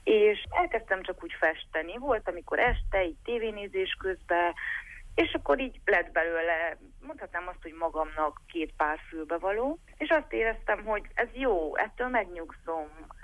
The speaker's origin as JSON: {"language": "Hungarian", "town": "Târgu Mureș", "region": "Mureș County", "country": "Romania", "also_born_or_lived": "Acățari", "said": "Először is Marosvásárhelyi vagyok, Marosvásárhely mellett, Ákosfalván születtem, és még pontosabban Nyáráccentben edeki vagyok."}